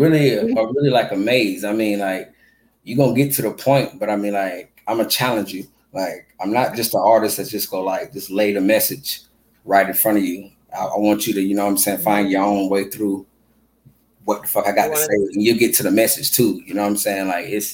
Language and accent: English; Graham, South Carolina, United States; But shit, I'm from Graham, South Carolina. I've been here a good portion of my life, you know. It's a little portion up here, upstate of South Carolina.